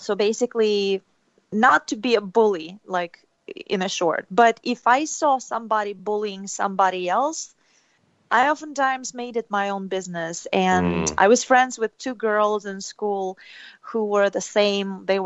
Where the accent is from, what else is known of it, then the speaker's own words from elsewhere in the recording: Saint Petersburg, Russia; Neva is the name of the river in my hometown, St. Petersburg.